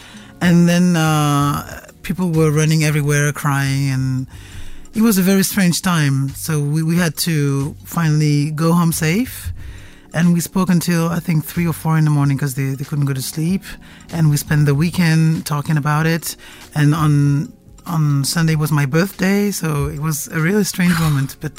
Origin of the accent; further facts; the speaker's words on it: Cameroon; born there; I was born in Cameroon, and people are killed every day in Cameroon